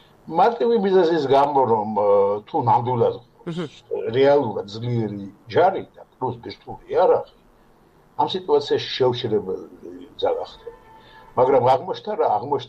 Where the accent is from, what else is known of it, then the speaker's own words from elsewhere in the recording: Batumi, Adjara, Georgia; also born or lived in Ukraine; დაბადებული ვარ უკრაინაში და ახალ ეგრეთელი ვარ ბათუმში